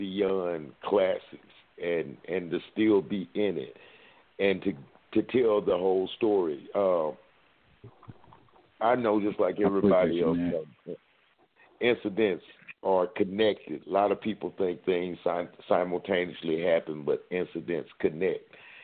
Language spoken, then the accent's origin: English; Jackson, Mississippi, United States; I'm from Jackson, Mississippi. I'm in the South.